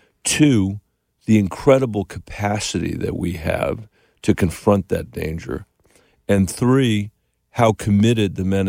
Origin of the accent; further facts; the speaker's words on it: New Delhi, Delhi, India; born there; I was born in New Delhi, India, first of all.